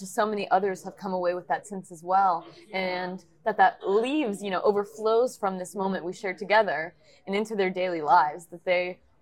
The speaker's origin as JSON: {"language": "English", "town": "Dallas", "region": "Texas", "country": "United States", "moved": "yes", "lives_now": "New York, United States", "said": "I'm from Dallas, Texas, but I've been living in Manhattan for the past 4 years."}